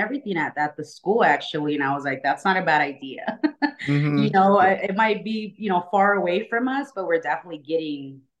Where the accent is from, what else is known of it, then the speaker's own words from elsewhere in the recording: California, United States; now in Las Vegas, United States; I'm originally from California.